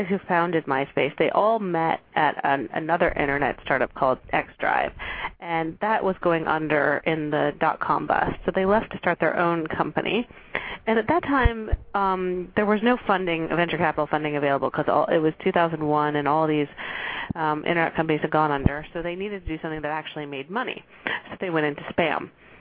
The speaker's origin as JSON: {"language": "English", "town": "Silicon Valley", "region": "California", "country": "United States", "tie": "born or raised there", "said": "where I came from, which is growing up in the Silicon Valley."}